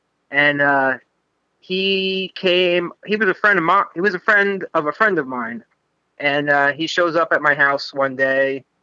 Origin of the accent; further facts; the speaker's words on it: Hillside, New Jersey, United States; I grew up in Hillside.